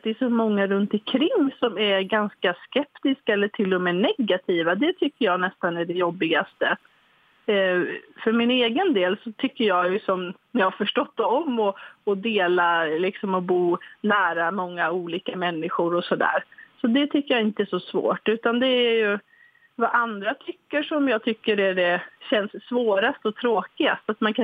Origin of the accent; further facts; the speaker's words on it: West Coast, Sweden; i min kommun där jag växte upp på västkusten så har det blivit ett stort engagemang